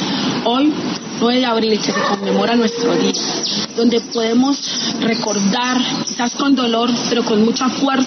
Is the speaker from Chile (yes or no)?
no; Colombia